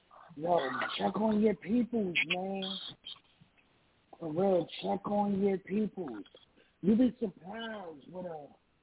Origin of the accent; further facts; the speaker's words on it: New York, United States; I'm from New York, man.